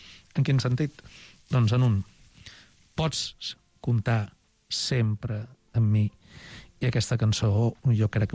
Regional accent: Torre de Capdella, Catalonia, Spain; now in Sabadell, Spain; jo sóc de la Vall Fosca, jo sóc de Cabdella. Uh-huh. Encara que no es noti amb l'accent ara, però vaja, costa molt poc recuperar-lo. Allà es viu, aquí se sobreviu.

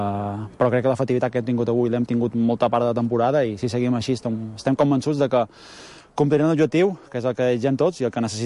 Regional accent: Balearic Islands, Spain; tornar a casa, jo li dic casa perquè bueno, soc de Mallorca i tornar aquí pues, sempre és un plaer.

